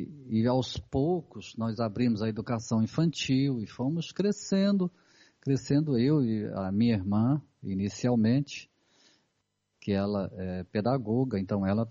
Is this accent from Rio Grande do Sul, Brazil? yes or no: no; Minas Gerais, Brazil; also born or lived in Goiás; Nasci num estado chamado Goiás, mas foi toda a minha vida foi em Minas. Então, eu sou mineiro de coração e brasileiro